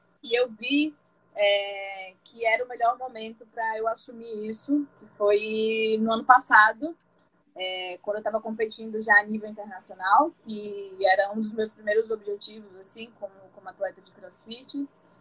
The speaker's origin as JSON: {"language": "Portuguese", "town": "Natal", "region": "Rio Grande do Norte", "country": "Brazil", "said": "no Nordeste, que é de onde eu vim de Natal, do Rio Grande do Norte"}